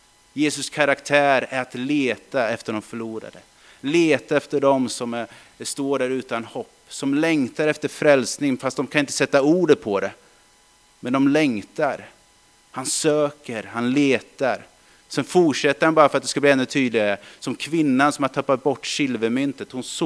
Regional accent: Strömsfors, Östergötland, Sweden; 593 Strömsfors tror jag var. Eller 596. Där jag växte upp.

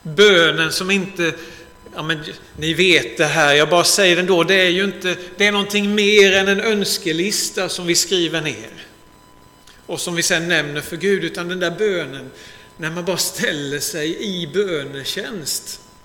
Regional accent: Älmhult, Kronoberg County, Sweden; jag är uppvuxen i Älmhult. Så där har jag liksom mina rötter och sen bad det sig inte bättre än att jag hamnade i Eksjö några år.

